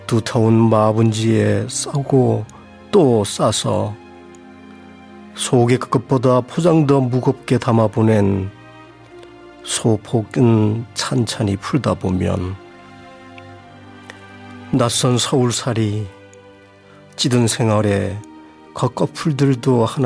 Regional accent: Namhae, South Gyeongsang, South Korea; 남해가 제 고향인데 특산물 중에 하나가 유자거든요.

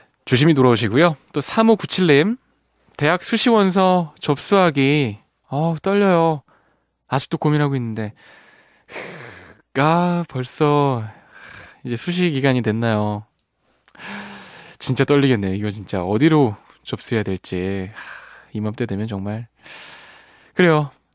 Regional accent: Jindo, South Jeolla, South Korea; 저의 고향, 어머님의 고향 진도입니다.

